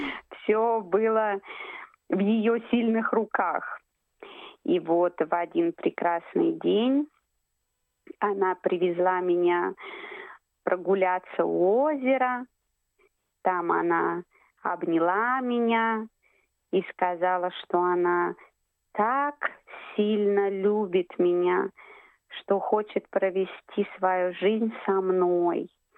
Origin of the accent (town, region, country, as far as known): Ivanovo Oblast, Russia; also born or lived in Moscow / Italy